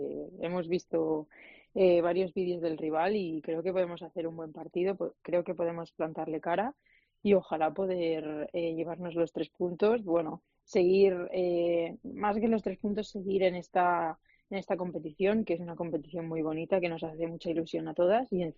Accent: Barcelona, Catalonia, Spain; now in Pamplona, Spain; vengo de Barcelona y son muchos años ahí

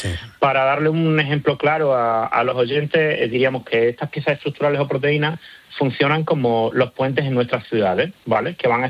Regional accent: Extremadura, Spain; moved away; Pues yo de España lo echo de menos todo. Como te decía, vengo de un pueblo de Extremadura, soy muy familiar

